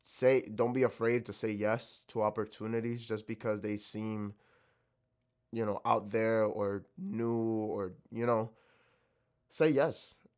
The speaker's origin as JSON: {"language": "English", "town": "Lawrence", "country": "United States", "tie": "born or raised there", "said": "Yeah, I would say, you know, growing up in Lawrence taught me a lot. But I like to say, you know, growing up and actually leaving Lawrence taught me even more about what living in that space did for me."}